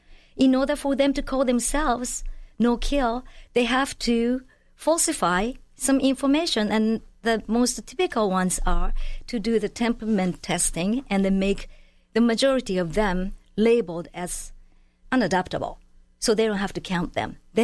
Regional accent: Tokyo, Japan; I grew up in Tokyo.

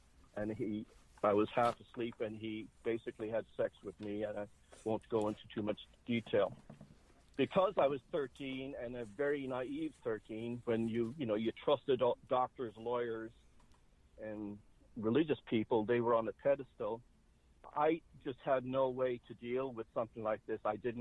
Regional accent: Ireland; now in Massachusetts, United States; I'm living in Massachusetts. I'm originally from Ireland. I've been living here since 1978.

